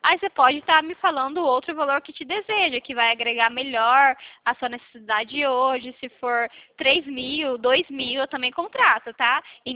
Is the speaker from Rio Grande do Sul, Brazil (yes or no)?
no; Santo Anastácio, São Paulo, Brazil; Isso, eu sou aqui de Anastácia.